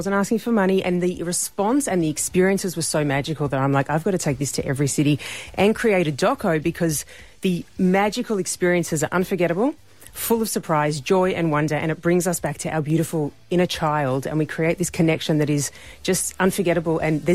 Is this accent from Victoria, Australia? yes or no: yes; Melbourne, Victoria, Australia; because I'm from Melbourne, and as you know, we had thousands of lockdowns